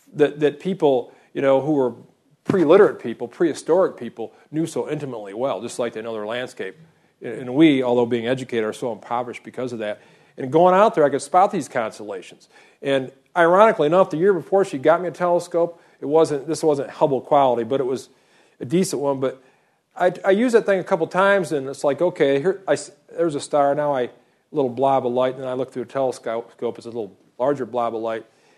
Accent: Florida, United States; when I was a kid growing up in Florida, I really loved stars and astronomy and science.

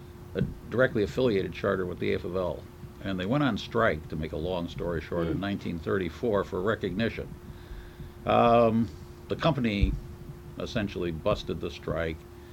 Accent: Ohio, United States; born there; and therefore I was born in Ohio.

